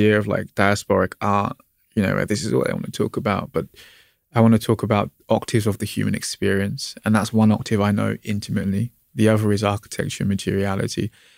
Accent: Brixton, London, United Kingdom; born there; I was born in Brixton. You know, my parents were married on top of Brixton Market.

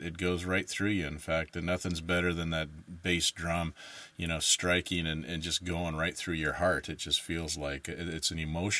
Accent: Seattle, Washington, United States; So I'm from Seattle.

